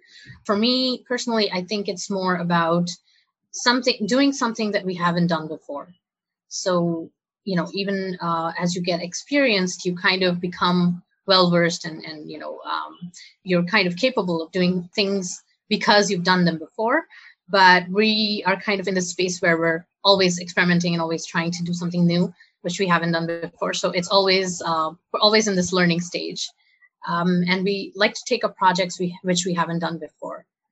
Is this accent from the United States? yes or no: no; Saudi Arabia; moved away as an adult; also born or lived in India / London, United Kingdom; I grew up in Saudi Arabia, and then I moved to India for my college education, because my parents are from here and I wanted to learn a little bit more about my background or my family background.